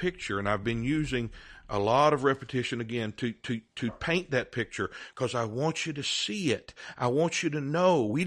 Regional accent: South Carolina, United States; now in Arkansas, United States; In the South, where I'm from, we call that baloney. I live in Arkansas now, but I'm from South Carolina.

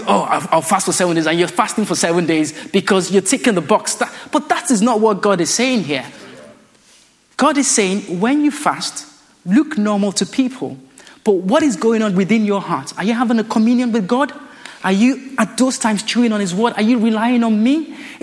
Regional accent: Nigeria; I grew up in Nigeria.

